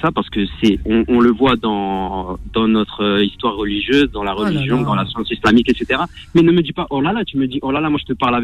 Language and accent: French; Algeria; now in France; Je suis algérien d'origine.